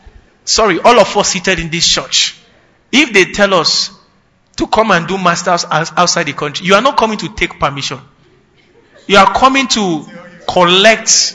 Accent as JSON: {"language": "English", "town": "Kaduna", "region": "Kaduna State", "country": "Nigeria", "tie": "born or raised there", "said": "We grew up together in Kaduna."}